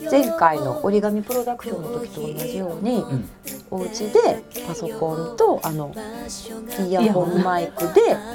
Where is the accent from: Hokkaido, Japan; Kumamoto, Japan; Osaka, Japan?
Osaka, Japan; Toyonaka; 私の地元豊中にありますカフェでね